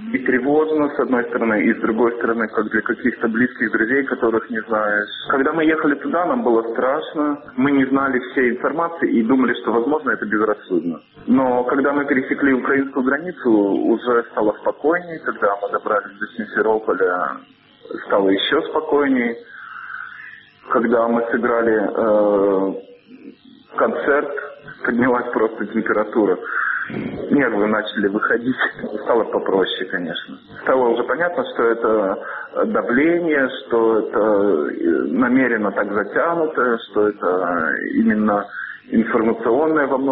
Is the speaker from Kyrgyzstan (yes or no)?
no; Belarus; Когда мы говорили, что мы белорусы, к нам как-то более лояльно, что ли, относились.